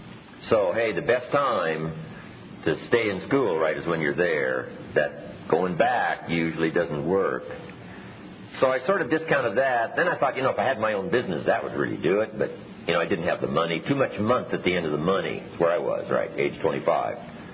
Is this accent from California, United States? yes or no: no; Idaho, United States; I grew up in Idaho, a little small village in the southwest corner of Idaho. My father still lives in this little farm community where I grew up on the old homestead.